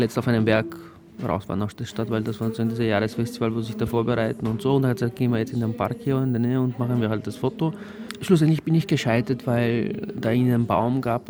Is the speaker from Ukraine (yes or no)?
no; Bulgaria; now in Vienna, Austria; ich komme aus Bulgarien, und aber lebe ich in Wien, ja, zwischen Wien und Sofia